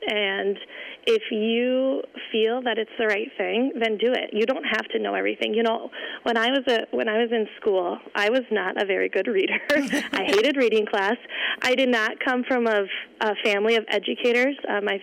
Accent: Mobridge, South Dakota, United States; I am from Mobridge. Like I said, I grew up here. I have a passion for our town

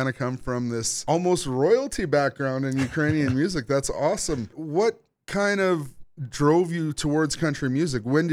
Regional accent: Red Deer, Alberta, Canada; You know, I grew up in Red Deer. So I played hockey when I was younger and we played all up in that area too.

